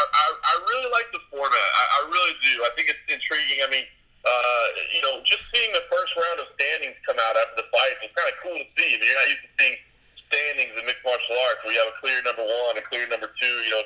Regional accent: Dallas, Texas, United States; also born or lived in Ohio; now in Las Vegas, United States; Yeah, I was born and raised in Dallas, and actually living in Ohio at the time that I ended up working full-time for MMA Junkie

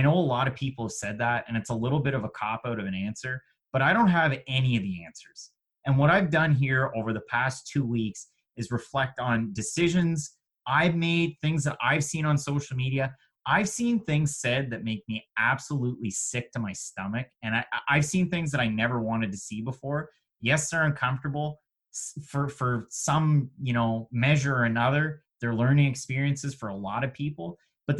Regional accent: Canada; A, appreciate it, but B, I'm Canadian, John's American. The world's a lot different between our two countries.

